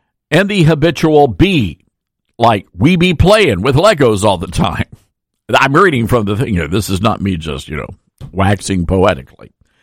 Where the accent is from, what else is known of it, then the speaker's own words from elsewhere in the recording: the South, United States; accent: southern; And long story short, I did not do that and ended up getting a job at a much larger broadcast market in California. And they love my southern accent.